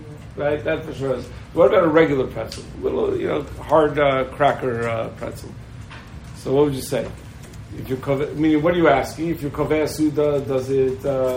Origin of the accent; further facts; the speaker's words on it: New York, United States; I was from New York, and New Jersey Chevron was much more involved.